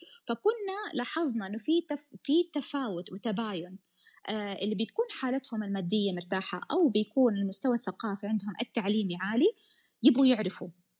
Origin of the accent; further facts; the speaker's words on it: Saudi Arabia; انا بصراحه تفاجأت انه عندنا في السعوديه احد سواها